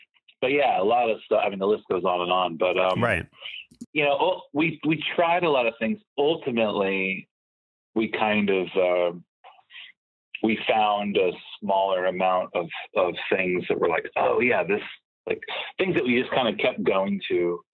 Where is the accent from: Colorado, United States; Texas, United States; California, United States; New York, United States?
California, United States; Palm Springs; now in Los Angeles, United States; Palm Springs, California.